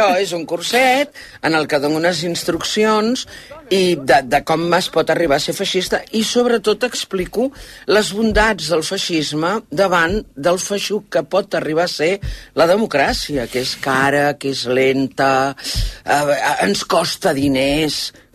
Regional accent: Catalonia, Spain; soc catalana, parlo català

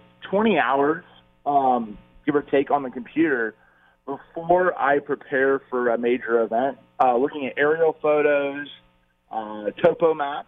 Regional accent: Indianapolis, Indiana, United States; So I grew up in Indianapolis, Indiana.

